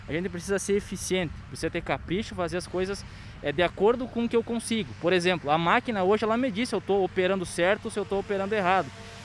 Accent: Rio Grande do Sul, Brazil; eu que sou do Rio Grande do Sul

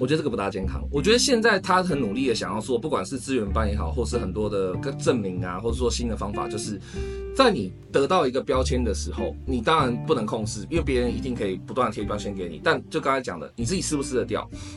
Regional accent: Miaoli County, Taiwan; 我们苗栗那边的中学真的就是照成绩。

